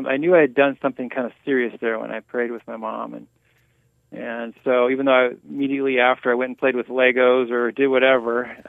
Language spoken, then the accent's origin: English; Yakima, Washington, United States; I grew up in sort of a backwater town of central Washington called Yakima, and it was a big place of agriculture.